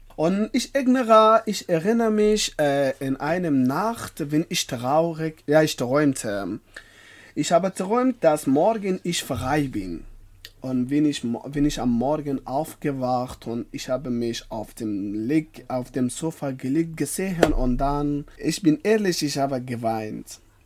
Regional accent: Afghanistan; German is a second language; now in Germany; ich komme aus Afghanistan. Seit 2 Jahren ich wohne in Deutschland.

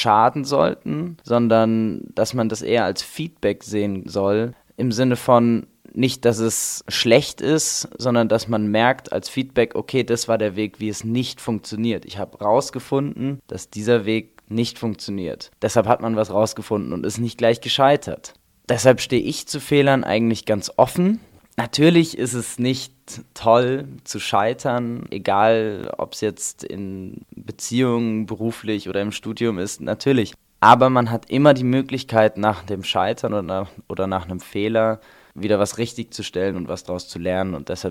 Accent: Heidelberg, Baden-Württemberg, Germany; now in Freiburg, Germany; Ich komme aus Heidelberg. Ich bin in Heidelberg geboren und aufgewachsen und bin 2015 nach Freiburg gezogen

